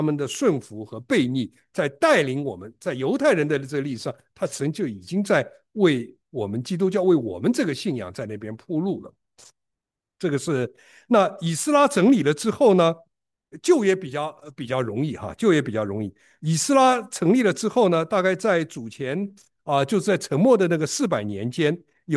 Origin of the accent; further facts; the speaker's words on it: China; 因为我们中国人讲话时态不够注意啊